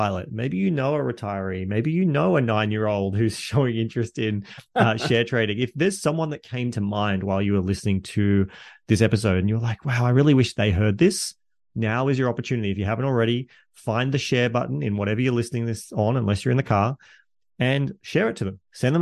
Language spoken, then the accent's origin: English; Australia; accent: Australian; thank you, dear listeners from the USA, who must like my Australian accent, and the guests who have been primarily Aussies.